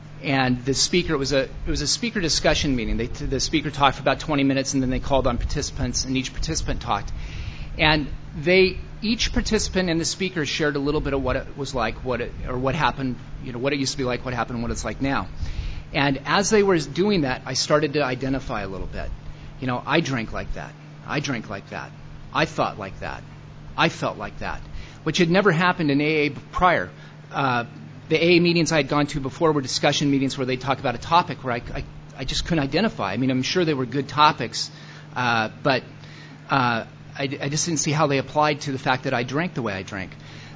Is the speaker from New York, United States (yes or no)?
no; Portland, Oregon, United States; I'm from Portland originally, but I ended up down there.